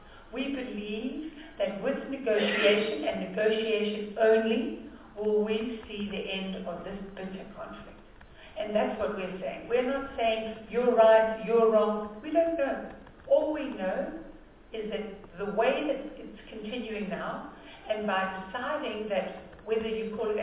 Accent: South Africa; We are not Israelis, we don't live there, we don't vote there. We are South African Jews who are saying, as South Africans, we have two incredible opportunities in terms of our South African government.

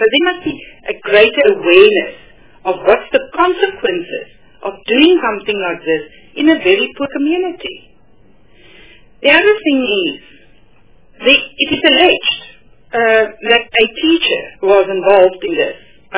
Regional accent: Limpopo, South Africa; I am from Limpopo

